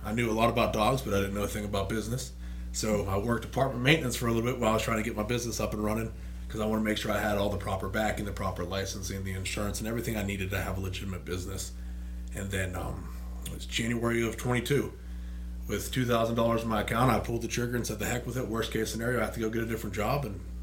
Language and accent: English; New Castle, Pennsylvania, United States; moved away; I'm originally from Newcastle, Pennsylvania, so a little small town north of Pittsburgh. I graduated with 47 people in my class.